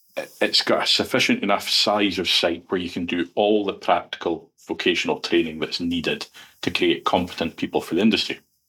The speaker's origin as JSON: {"language": "English", "town": "Drumnadrochit", "region": "Scotland", "country": "United Kingdom", "said": "But given that I'm from Drumnadrochit, I drive past Torvine Quarry every day."}